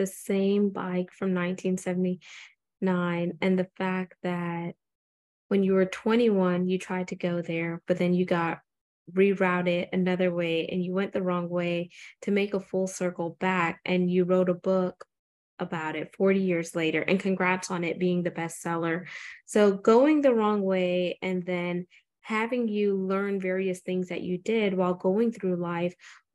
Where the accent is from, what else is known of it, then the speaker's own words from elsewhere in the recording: United States; born there; And I was born in America, unlike my brothers.